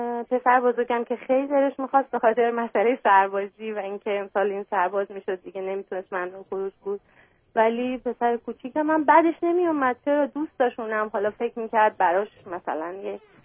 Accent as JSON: {"language": "Persian", "country": "Iran", "moved": "as an adult", "lives_now": "United States", "said": "نه از ایران اومدیم."}